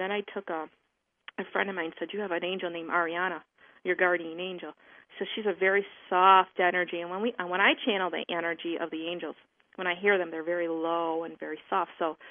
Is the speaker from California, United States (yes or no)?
no; New York, United States; I'm from Western New York, the snow capital of the world.